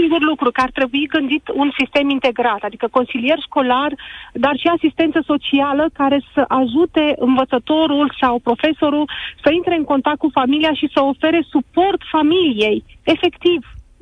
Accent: Bucharest, Romania; Sunt din București.

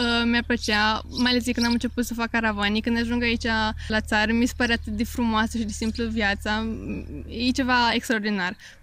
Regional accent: Iași, Iași County, Romania; sunt din Iași, studentă de anul 4 la OMF Grete Popa Iași

